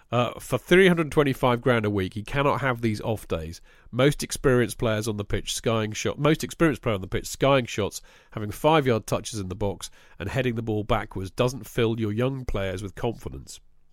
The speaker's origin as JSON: {"language": "English", "town": "Dallas", "region": "Texas", "country": "United States", "tie": "born or raised there", "said": "Growing up in Dallas as a Cowboys fan, the last Super Bowl we went to was 1996."}